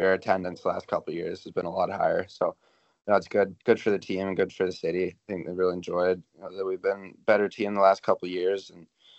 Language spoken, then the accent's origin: English; North Vancouver, British Columbia, Canada; growing up on the North Shore, there's so much biking and snowboarding, so I did that a lot with my friends.